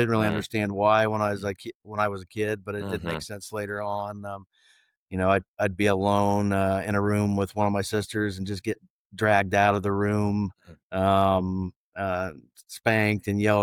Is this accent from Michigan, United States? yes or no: no; Franklin, Ohio, United States; As far as growing up, I was born and raised in Franklin, Ohio.